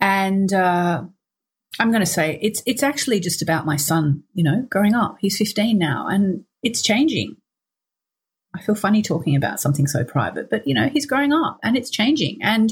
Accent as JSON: {"language": "English", "country": "Australia", "said": "being Australian"}